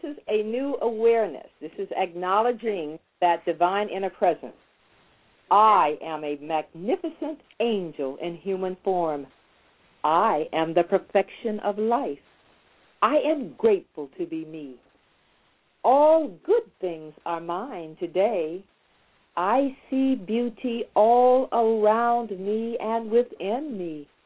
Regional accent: the South, United States; born there; I was born in the South, and I was in the South when there was Jim Crow.

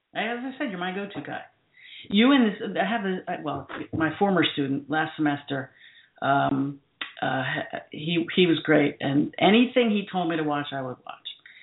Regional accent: Livingston, New Jersey, United States; I'm from Livingston, New Jersey, originally.

